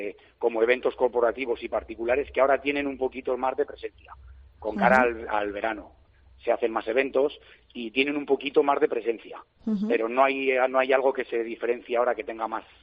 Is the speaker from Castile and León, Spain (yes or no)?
yes; Segovia, Castile and León, Spain; also born or lived in Madrid; Bueno, principalmente se ha elegido Segovia porque soy de Segovia, soy segoviano. Mi vida está hecha en Segovia, trabajo, siempre he estado en Segovia. Bueno, quitando la época que me fui a Madrid a trabajar, a una empresa para realizar rótulos, mi vida está en Segovia